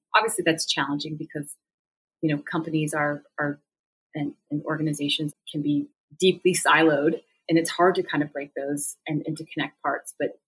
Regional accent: Montana, United States; Certainly my upbringing, you know, growing up in Montana, being connected to nature

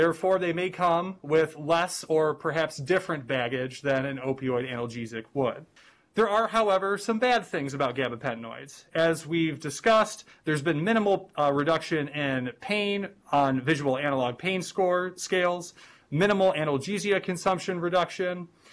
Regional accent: Michigan, United States; my home state, Michigan, right on their heels in 2019

